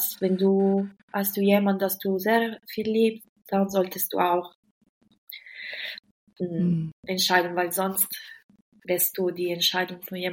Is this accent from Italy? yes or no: yes; Italy; German is a second language; ich bin Italienerin.